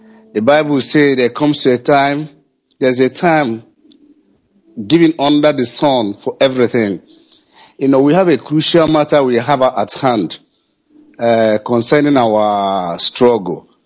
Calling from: Barcelona, Catalonia, Spain; I'm calling from Barcelona, Spain.

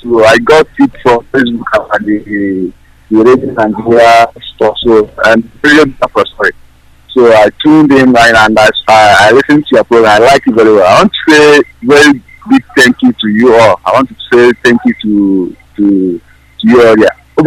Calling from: Abuja, Federal Capital Territory, Nigeria; I'm actually calling from Abuja right now.

